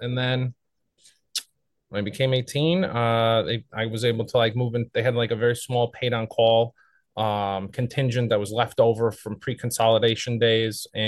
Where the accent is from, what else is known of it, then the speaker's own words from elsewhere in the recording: Shorewood, Wisconsin, United States; I grew up in Shorewood, Wisconsin, and we went to the firehouse for a visit.